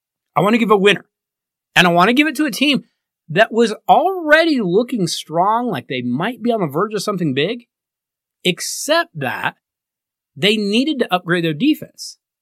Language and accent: English; Denver, Colorado, United States; I'm going to give a loser, and I'm going to give it, of course, to my hometown Denver Broncos